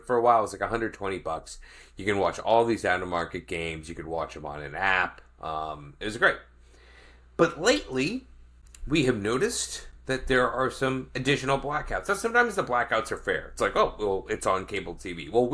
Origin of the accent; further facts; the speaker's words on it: St. Louis, Missouri, United States; I don't think we were like, hey, isn't it cool we're both from St. Louis? Like, yeah, we're in St. Louis.